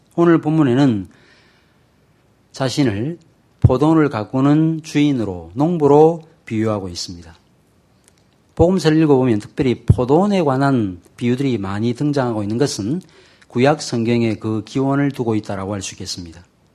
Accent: Masan, South Gyeongsang, South Korea; also born or lived in Busan / Seoul; 저는 어릴 때 아버님을 따라서 부산에서 살다가 서울에 살다가 다시 마산으로 내려가서 마산 외곽 지역에서 집을 아버님이 지으셔서 거기에 몇 년 동안 산 적이 있습니다.

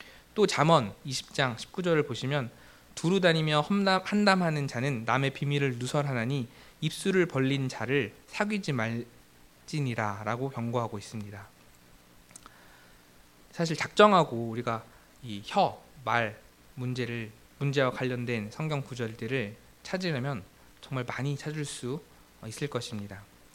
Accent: Ganghwa, Incheon, South Korea; 저는 이제 어렸을 때 강화도에서 살았기 때문에 사실 말의 입에 재갈을 물리는 것보다 이제 소의 코에 그걸 뭐라고 표현하는지 모르겠지만 코걸이를 꿰서 이제 그걸 가지고 이렇게 통제하는 그런 모습이 조금 더 이렇게 생생하고 익숙한 것 같습니다.

